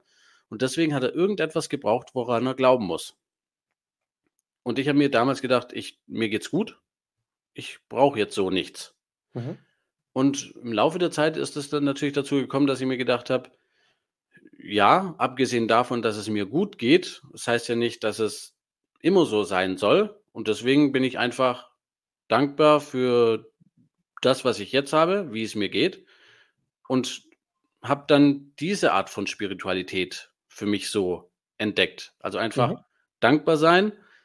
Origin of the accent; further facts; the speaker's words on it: Italy; Ich bin in Italien groß geworden.